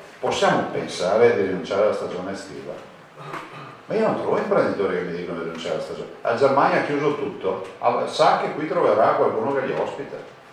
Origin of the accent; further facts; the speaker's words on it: Veneto, Italy; ma siamo veneti, se andate a fare gli immigranti in tutto il mondo, abbiamo più veneti fuori dal Veneto che in Veneto